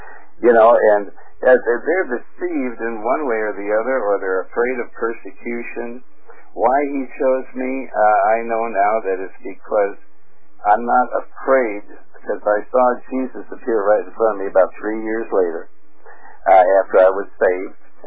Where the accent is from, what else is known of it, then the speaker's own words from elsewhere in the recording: Montana, United States; I'm from Montana